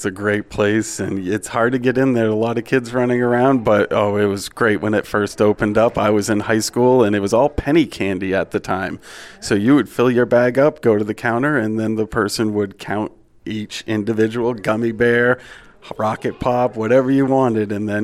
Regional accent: Littleton, New Hampshire, United States; now in Bethlehem, United States; Yes, born and raised in Littleton, New Hampshire, and I just moved the next town over to Bethlehem and bought a house

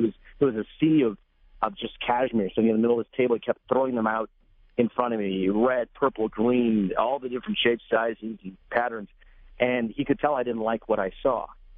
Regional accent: Troy, United States; I, you know, was born and brought up in America, grew up in Troy, had been to India two other times, but I was a kid.

